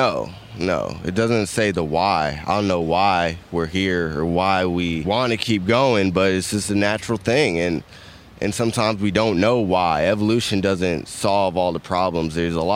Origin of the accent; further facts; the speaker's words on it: United States; I was growing up in America and murdering people is wrong.